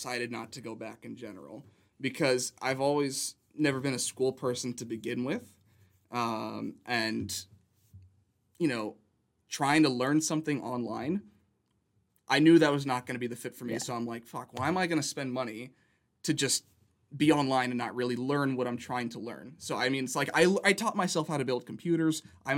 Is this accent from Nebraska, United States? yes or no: no; Palm Springs, California, United States; also born or lived in San Diego, California; You know, I grew up in Palm Springs, Coachella Valley area. And, you know, I grew up there until I was about 15 years old. Then I moved out my junior year of high school. Moved there to San Diego County, San Diego area.